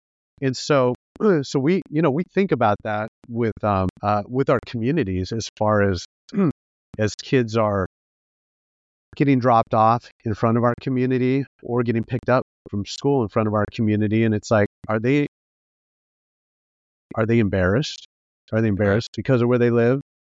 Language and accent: English; Iowa, United States; I grew up in Iowa. And in Iowa, it's like everybody took the bus to school.